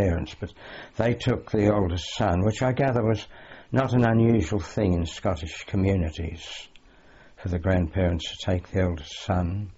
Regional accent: Penola, South Australia, Australia; born or raised there; also born or lived in Adelaide

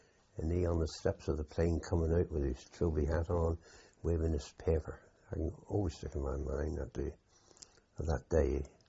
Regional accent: Exeter, South West England, United Kingdom; I was born in Exeter.

